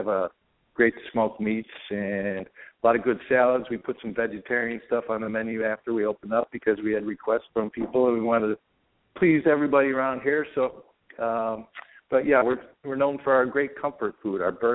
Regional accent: San Francisco, California, United States; I grew up in San Francisco, but I like good meats, and I've spent a lot of time in the South

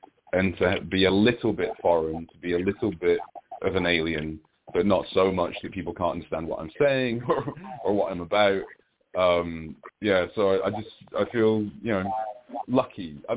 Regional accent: Scotland, United Kingdom; also born or lived in North of England; I was born in Scotland and then raised partially in Scotland and partially in the north of England. And then we moved back to Scotland and spent a lot more time there and then back down to England. So I feel very British.

